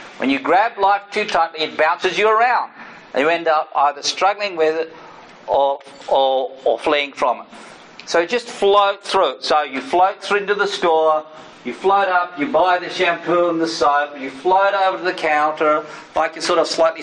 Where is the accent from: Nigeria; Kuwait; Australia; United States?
Australia; I'm from Australia. I like long distances.